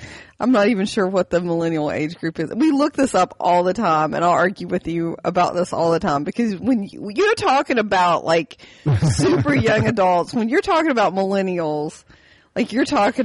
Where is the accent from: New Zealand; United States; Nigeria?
United States; West Virginia; My hometown is small. Very small town. Southern West Virginia.